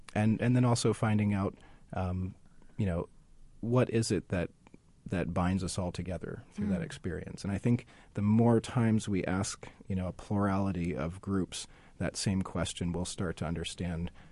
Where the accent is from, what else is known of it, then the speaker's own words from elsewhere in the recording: Titusville, New Jersey, United States; Titusville, New Jersey, okay. Near Washington Crossing area.